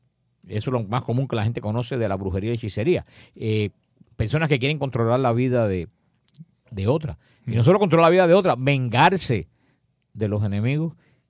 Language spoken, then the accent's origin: Spanish; Mariel, Artemisa, Cuba; también allá a Cuba, allá a mi tierra, por lo mío a Mariel